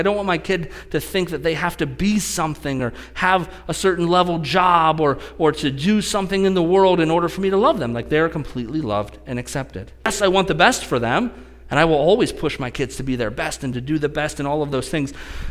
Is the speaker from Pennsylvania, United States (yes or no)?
yes; Pennsylvania, United States; I grew up in Western PA.